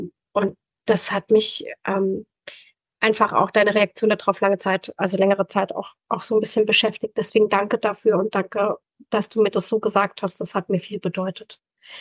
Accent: Southern Germany, Germany; Ich bin aus dem Süden von Deutschland. Da bin ich auch groß geworden. Ich bin 40 Jahre alt

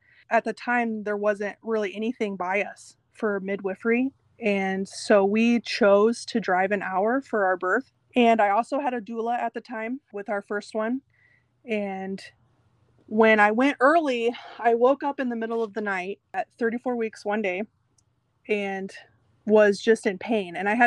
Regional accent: Illinois, United States; now in West Lafayette, United States; I am over in the West Lafayette, Indiana area, but I'm from Illinois.

